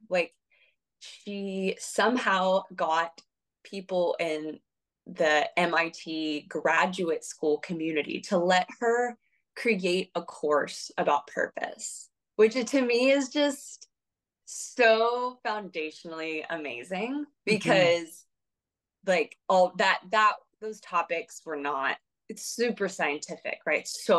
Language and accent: English; Texas, United States; I'm from Texas.